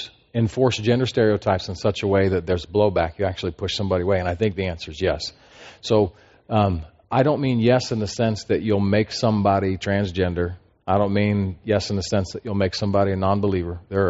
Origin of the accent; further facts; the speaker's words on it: Denver, Colorado, United States; I grew up a city boy and the country boy at heart. Okay, but I grew up in Denver metro area, went to a mega high school.